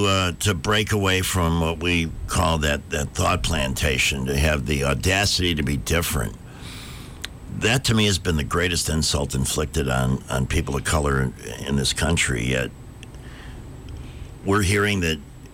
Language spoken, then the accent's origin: English; Chicago, Illinois, United States; I'm from Chicago. Mm-hmm. I grew up there. I spent 25 years there